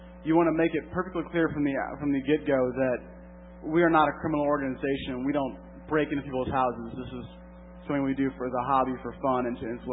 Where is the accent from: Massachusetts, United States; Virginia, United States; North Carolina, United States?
Virginia, United States; Newport News; I tried to start one in my hometown of Newport News, Virginia.